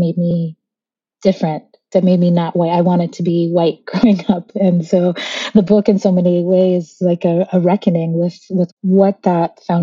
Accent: Michigan, United States; also born or lived in Alabama; So for me, growing up in Michigan, the model minority, my parents came from Bangladesh. They first came south. So my brother and I, we were both born in Alabama

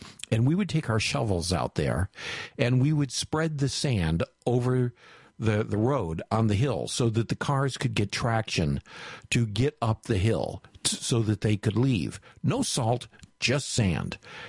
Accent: Michigan, United States; When I was growing up in Michigan, we had much colder winters than they do now.

